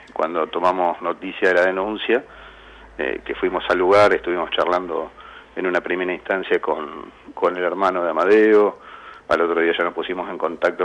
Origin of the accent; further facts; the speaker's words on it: Ensenada, Buenos Aires Province, Argentina; aparte nos conocemos, somos todos de Ensenada.